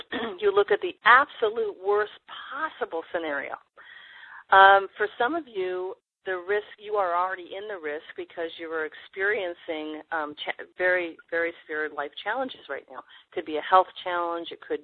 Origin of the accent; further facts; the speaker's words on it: Canada; now in United States; I'm a Canadian, so I work on a work visa.